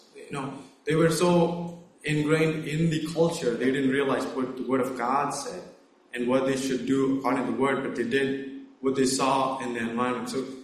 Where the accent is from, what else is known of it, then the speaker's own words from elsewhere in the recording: India; I come from India